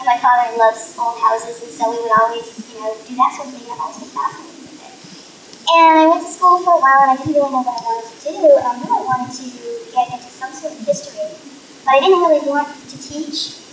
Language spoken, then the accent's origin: English; Kansas City, Missouri, United States; I did my internship at Harry S. Truman in Kansas City. I'm originally from Kansas City.